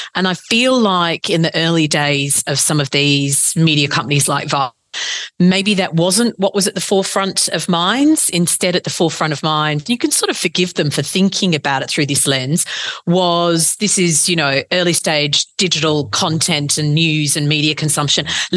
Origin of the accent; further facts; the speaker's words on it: Australia; Well, when I'm back in Australia visiting, I still tune into Triple J